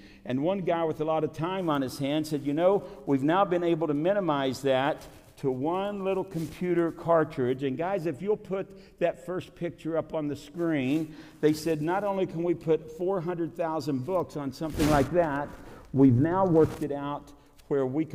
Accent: Appalachia, United States; I was really shocked to learn in my heritage where I grew up in Appalachia

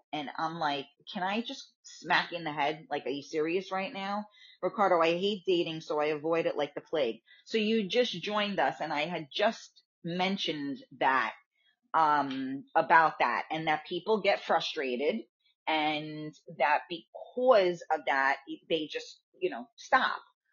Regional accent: Bronx, New York, United States; I'm from the Bronx, and I don't do that.

